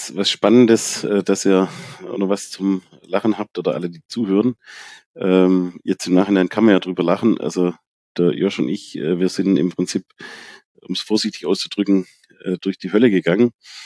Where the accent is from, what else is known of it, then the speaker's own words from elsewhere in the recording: Baden-Württemberg, Germany; Und dann als Schwabe fragt man natürlich erstmal